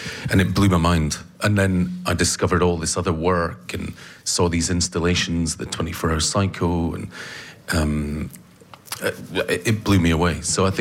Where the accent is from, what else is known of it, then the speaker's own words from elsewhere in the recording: Scotland, United Kingdom; Exactly. I'm from the East Coast, and he's from the West Coast.